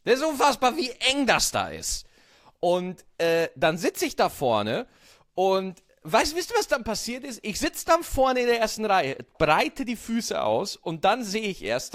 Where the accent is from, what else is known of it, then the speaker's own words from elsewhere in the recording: Berlin, Germany; Also als Berliner, Berlin ist so eine geile Stadt, ja.